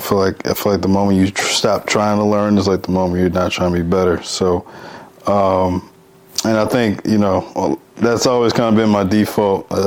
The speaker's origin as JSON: {"language": "English", "town": "St. Louis", "region": "Missouri", "country": "United States", "said": "I am 30 years old. I'm from St. Louis, also known as the Lou."}